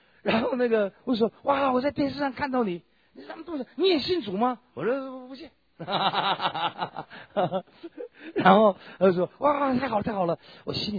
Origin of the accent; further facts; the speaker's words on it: Shenyang, Liaoning, China; 他是抚顺人，我是沈阳人，我们俩 加距离隔着就几分钟路，就是半个小时就能到。口音非常相像